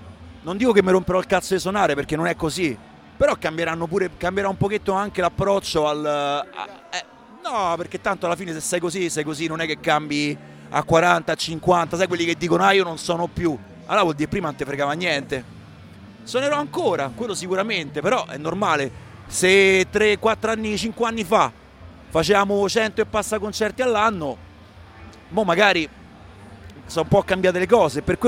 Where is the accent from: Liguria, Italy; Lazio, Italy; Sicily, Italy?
Lazio, Italy; Rome; come romani, abbiamo questa maledizione, la maledizione di vivere a Roma